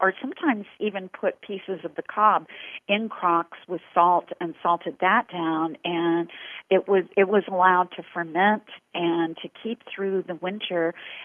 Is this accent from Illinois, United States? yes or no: no; Corbin, Kentucky, United States; born or raised there